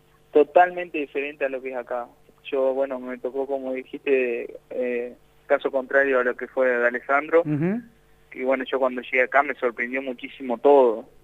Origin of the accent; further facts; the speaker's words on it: Salto, Uruguay; Yo soy de Salto.